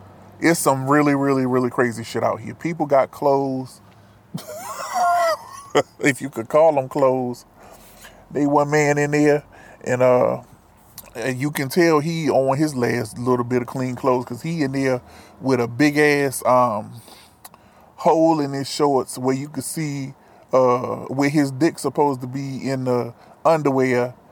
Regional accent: North Carolina, United States; now in Pacific Northwest, United States; I'm not from here. I'm not from the Pacific Northwest. I'm from North Carolina. Sometimes you can hear it in my voice like right now.

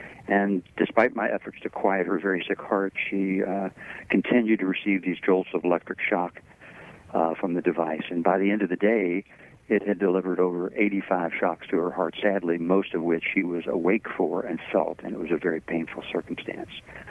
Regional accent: Kentucky, United States; She was raised in South Carolina. I was raised in Kentucky.

